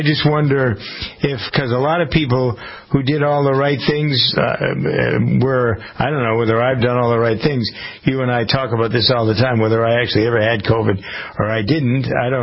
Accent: Framingham, Massachusetts, United States; I was just looking at an obit from a fellow who was a doctor in my hometown of Framingham

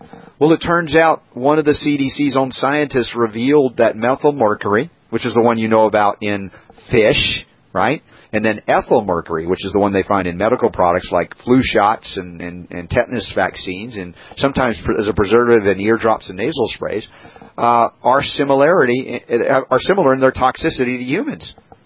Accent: United States; because, you know, I'm an American through and through, and we Americans, we love our pizza.

